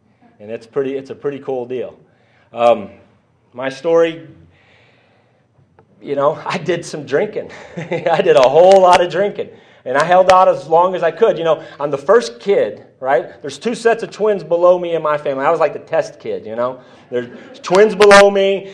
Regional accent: Lubbock, Texas, United States; born there; we're from I was born in Lubbock, Texas

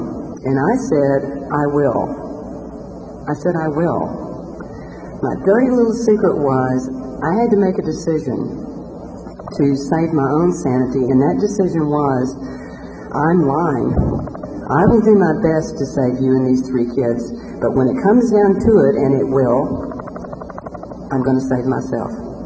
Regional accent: Grand Prairie, Texas, United States; I grew up in Grand Prairie, Texas. And I moved to Dallas, which Grand Prairie being a suburb of Dallas.

